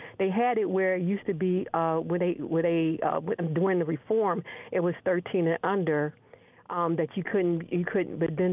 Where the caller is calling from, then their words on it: Baltimore, Maryland, United States; in Baltimore.